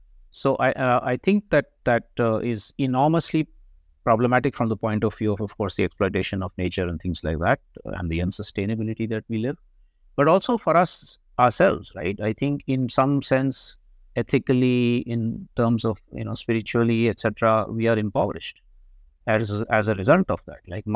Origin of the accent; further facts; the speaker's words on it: New Delhi, Delhi, India; When I was growing up in New Delhi, I did my schooling and college in New Delhi.